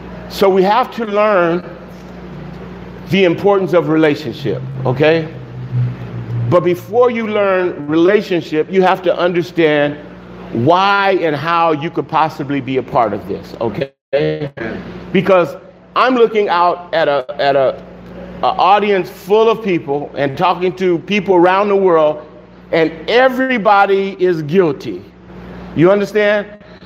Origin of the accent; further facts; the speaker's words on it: Los Angeles, California, United States; I'm from South Central LA. I'm sorry if I mispronounced it.